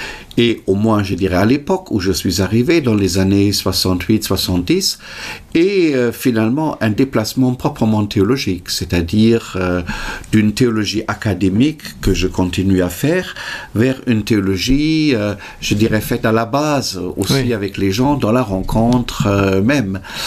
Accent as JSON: {"language": "French", "country": "Germany", "second_language": "French", "moved": "yes", "lives_now": "France", "said": "Il y a d'abord le déplacement de mon pays d'origine. Mm-hmm. De l'Allemagne vers la France, la découverte d'un autre pays."}